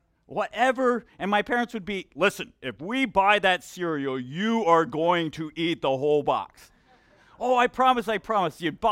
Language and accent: English; Colombia; now in United States; I grew up in Colombia, South America.